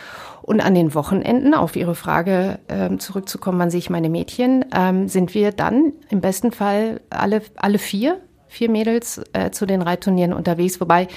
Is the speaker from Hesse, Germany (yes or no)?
no; Essen, North Rhine-Westphalia, Germany; Ruhrgebiet ist für mich vor allen Dingen natürlich mein Zuhause in Essen, meine Jugend in Werden am Baldeneysee, die ganzen Partys, die wir da gefeiert haben